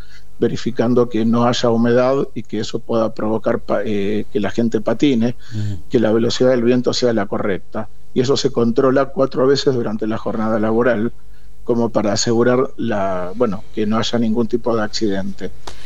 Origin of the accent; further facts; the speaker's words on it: Buenos Aires, Argentina; yo soy porteño, viví toda la vida en Buenos Aires